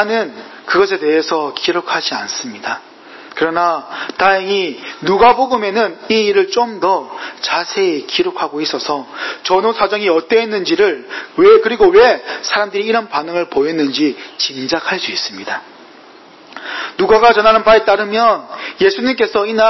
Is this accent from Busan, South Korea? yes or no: yes; Busan, South Korea; 저도고향이부산인데부산하면은뭐제가경기도에있을때그러면생선많이먹었겠네이런고정관념